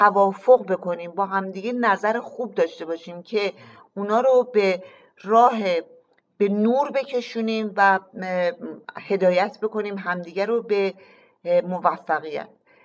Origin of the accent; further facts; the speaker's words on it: Iran; ما ایرانی هستیم